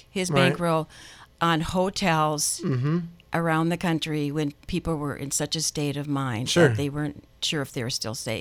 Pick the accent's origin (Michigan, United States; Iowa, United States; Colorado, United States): Colorado, United States; But on my way home, I was in Colorado. I'm from Colorado.